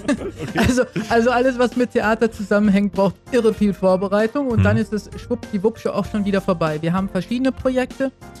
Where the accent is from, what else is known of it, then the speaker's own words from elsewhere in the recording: Potsdam, Brandenburg, Germany; wir sind ja Potsdamer.